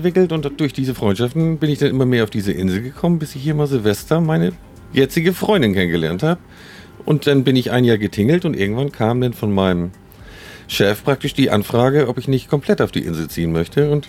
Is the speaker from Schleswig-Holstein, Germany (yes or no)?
yes; Niebüll, Schleswig-Holstein, Germany; ich komme aus Niebel, das ist ja nicht so weit weg, ne? Die Einheimischen sagen immer, der kommt von hinter dem Deich, ne?